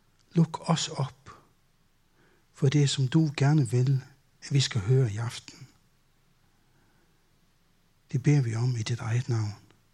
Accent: Faroe Islands; also born or lived in Copenhagen; now in Løsning, Denmark; og jeg bor i Løsning. Jeg kalder mig færing, selvom jeg er født i København, men har boet hele mit liv på Færøerne. Så sådan er det. Jeg taler lidt med accent

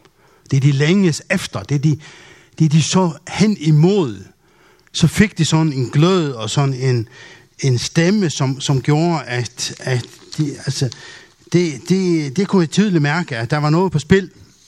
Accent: Faroe Islands; Danish is a second language; now in Denmark; Det er fordi, at jeg kommer oprindeligt fra Færøerne og har kun boet i Danmark i 25 år.

